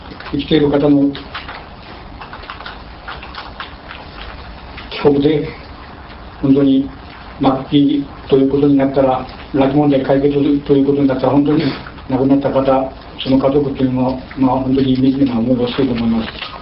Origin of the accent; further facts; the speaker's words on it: Ishikawa, Japan; 石川から来ました